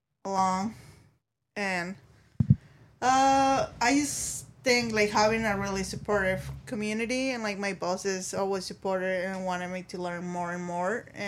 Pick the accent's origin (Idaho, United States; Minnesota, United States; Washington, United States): Idaho, United States; McCall; I'm from McCall, Idaho.